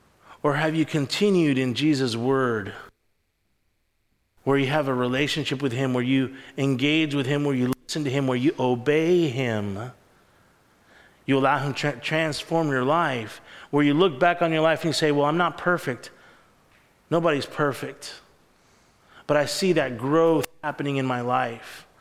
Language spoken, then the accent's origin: English; the South, United States; born there; Well, I was born in the South where we're a Christian nation here in the United States.